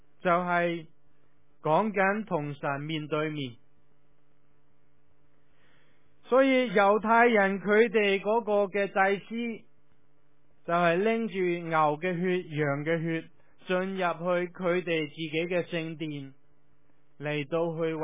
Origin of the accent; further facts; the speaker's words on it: China; 尤其是对我哋中国人嚟讲，我哋最了不起或者我哋就系、烧香